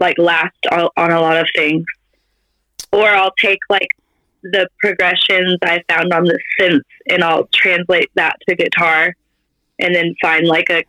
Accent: Fort Worth, Texas, United States; born there; I was born in Fort Worth.

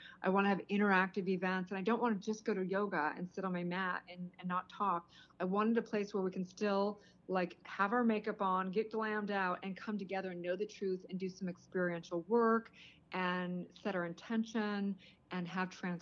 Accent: Santa Barbara, California, United States; So I'm originally from Santa Barbara. Sounds glamorous, but I actually grew up in kind of almost a pseudo hippie commune in the hills.

